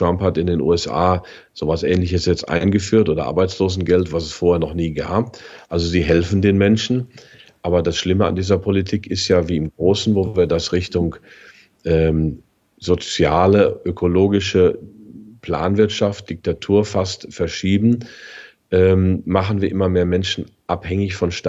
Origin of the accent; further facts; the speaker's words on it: Germany; Und das sind wir nun mal als Deutsche.